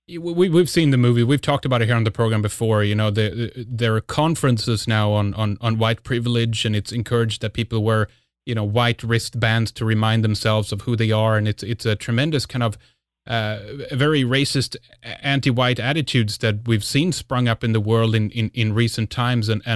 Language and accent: English; Sweden; in terms of how it is or was growing up in Sweden and in that type of environment.